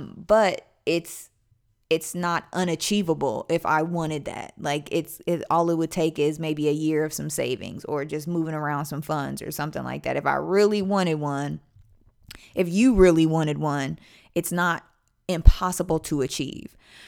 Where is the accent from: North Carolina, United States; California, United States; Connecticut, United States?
California, United States; because she is from the Bay, I'm from the Bay, so I always get the vibe, catch the vibe.